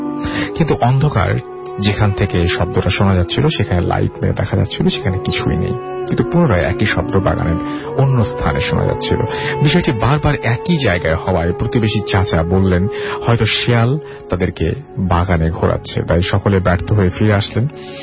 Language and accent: Bangla; Monirampur, Khulna Division, Bangladesh; আমার গ্রামের বাড়ি যশোর জেলার মণিরামপুর থানায়।